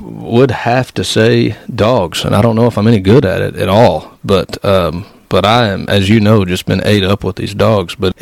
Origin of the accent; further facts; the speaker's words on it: Paducah, Kentucky, United States; lived all over West Kentucky. I don't really know where to say I'm from, but if I had to pick one, I grew up in Paducah, spent most of my life there, and am currently living in Graves County, Kentucky.